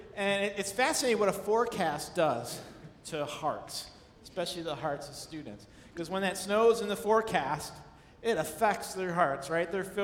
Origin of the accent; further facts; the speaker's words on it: Buffalo, New York, United States; I'm from Buffalo originally, so this is just dreamy for me.